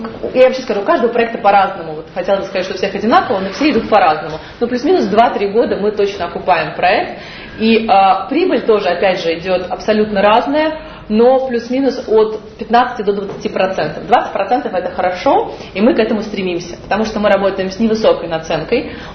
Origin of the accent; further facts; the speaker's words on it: Saint Petersburg, Russia; Конечно, очень хочется открыть в Питере, потому что это мой родной город